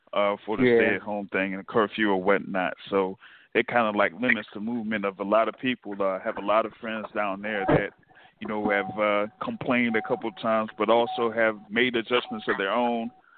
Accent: Tampa, Florida, United States; born there; Actually, I was born in Tampa, Florida.

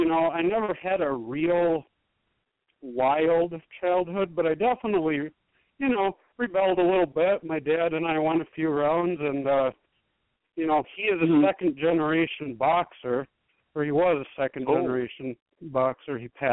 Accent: Brooklyn Park, Minnesota, United States; now in Maple Grove, United States; Well, I'm from Brooklyn Park pretty much all my life, Brooklyn Park, Minnesota. When we got married, we moved to Maple Grove.

